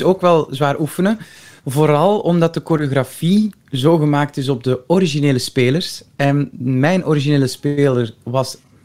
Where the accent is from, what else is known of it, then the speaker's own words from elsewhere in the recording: Antwerp, Flanders, Belgium; En ik kom uit Antwerpen en ik rij naar de voorstelling.